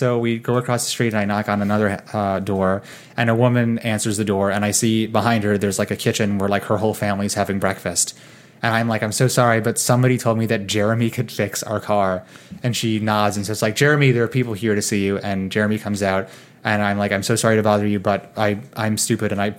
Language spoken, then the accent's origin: English; New York City, New York, United States; And I'm from New York fucking city.